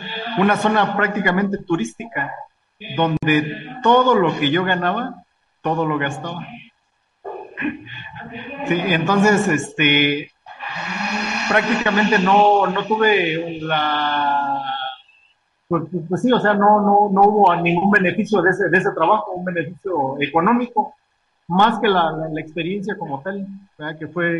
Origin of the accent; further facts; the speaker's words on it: Chiapas, Mexico; originario del estado de Chiapas, aquí en la frontera de México con Guatemala.